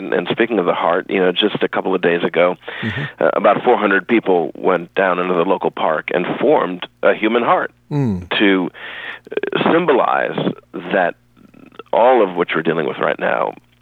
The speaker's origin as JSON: {"language": "English", "town": "Boston", "region": "Massachusetts", "country": "United States", "lives_now": "Charleston, United States", "said": "I'm originally from Boston, and so coming down here deeply into the Southern culture of South Carolina"}